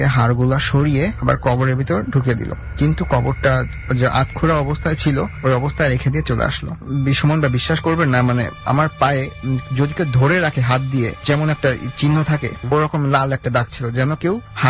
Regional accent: Jessore, Khulna Division, Bangladesh; আমার home district Jessore, আর আমার গ্রামের বাড়ি হচ্ছে নরাল হারিয়ার ঘোপ।

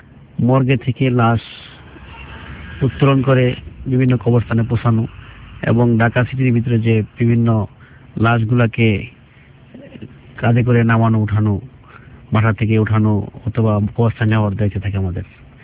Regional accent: Daudkandi, Chittagong Division, Bangladesh; আমার তো দেশের বাইরে কুমিল্লা ডিস্ট্রিক্ট দাউদকান্দি থানা।

